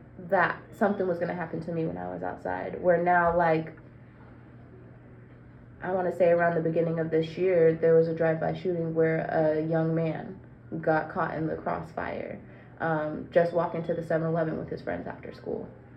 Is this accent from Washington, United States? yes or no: yes; University Place, Washington, United States; was growing up in University Place, just because there weren't a lot of people who looked like me or didn't have a lot of hair like me, skin tones like me.